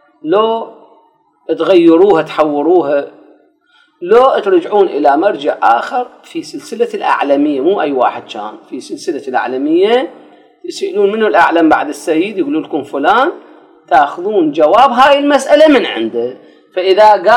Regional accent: Iraq; هذا الجوز الزغال لا ينباع وزن عندنا بالعراق

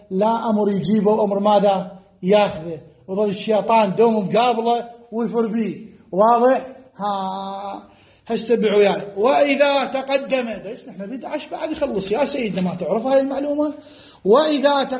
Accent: Saudi Arabia; انا من السعوديه

